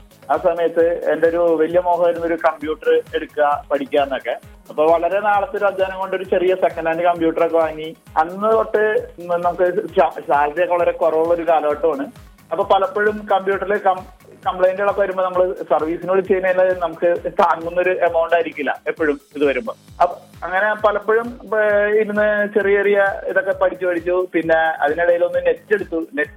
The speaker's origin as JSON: {"language": "Malayalam", "town": "North Paravur", "region": "Kerala", "country": "India", "tie": "born or raised there", "said": "North പറവൂരാണ് എന്റെ സ്വദേശം."}